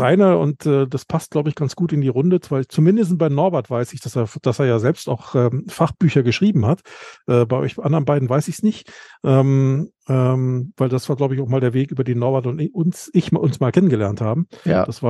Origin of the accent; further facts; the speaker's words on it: Berlin, Germany; also born or lived in Lower Saxony; eigentlich komme ich aus Berlin. Und da sagt man, da sagt man überhaupt nicht moin, aber ich habe viele Jahre in Niedersachsen gewohnt, in der Nähe von Celle.